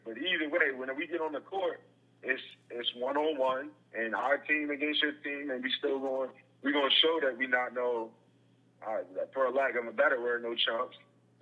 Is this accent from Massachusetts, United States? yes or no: no; Edgewood, Maryland, United States; now in Baltimore, United States; I don't know why I said I'm from Baltimore. I live in Baltimore. I'm from Edgewood, Maryland.